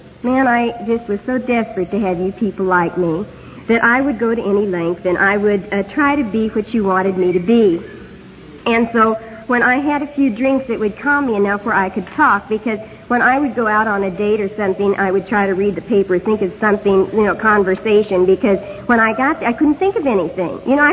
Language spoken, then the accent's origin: English; Topeka, Kansas, United States; now in California, United States; I was born and raised in Kansas, in Topeka, just 30 miles from where my husband was. We met here in AA, in California